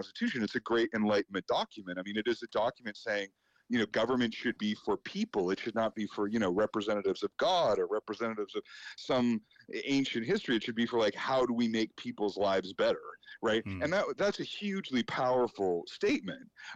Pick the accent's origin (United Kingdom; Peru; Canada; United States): Canada; Well, to me, as a Canadian, it was really one of the weirdest things about the whole thing